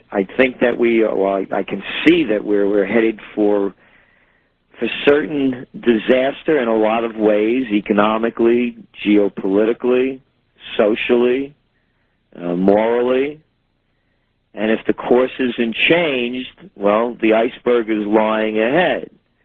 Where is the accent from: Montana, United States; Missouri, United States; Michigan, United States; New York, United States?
New York, United States; New York City; You know, I'm from the Bronx.